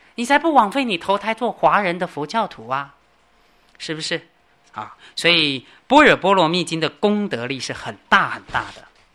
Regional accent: China; 我们中国人很奇怪，他学中观他就不学唯识，学唯识就不学中观

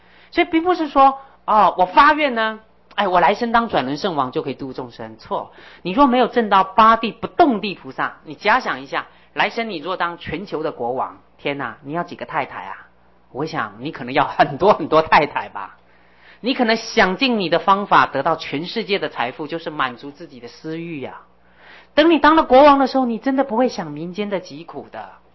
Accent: China; 当然这一点我们中国人也有讲，我们中国人比较重视心性涵养，洒扫应对进退。

